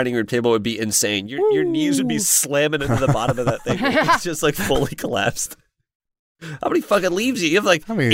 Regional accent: Ireland; we're Irish.

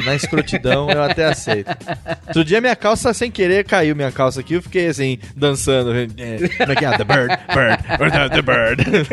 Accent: Fortaleza, Ceará, Brazil; Os caras vieram pra cá, pra Fortaleza, né? Pra minha terra e pra terra do PH e do Rodrigo Tucano, né?

